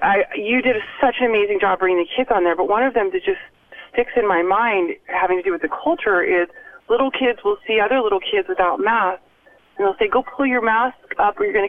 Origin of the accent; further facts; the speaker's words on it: California, United States; I'm from California where they just opened this week.